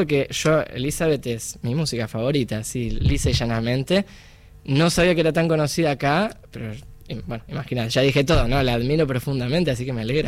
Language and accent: Spanish; Buenos Aires, Argentina; born there; Acá en Buenos Aires.